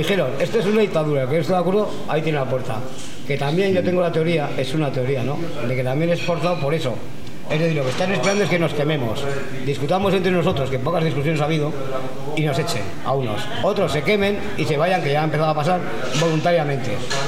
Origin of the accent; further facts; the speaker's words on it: Vitoria-Gasteiz, Basque Country, Spain; Soy de Gasteiz y me costó Dios ayuda.